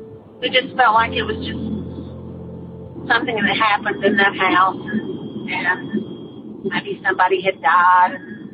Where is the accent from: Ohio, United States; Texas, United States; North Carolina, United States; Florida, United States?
North Carolina, United States; Concord; also born or lived in Bristol, Tennessee